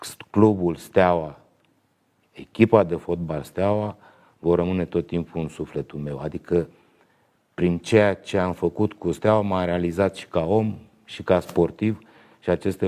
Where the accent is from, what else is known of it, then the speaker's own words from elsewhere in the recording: Brașov, Brașov County, Romania; eu m-am născut la Brașov, am început să joc acolo de la copii până la seniori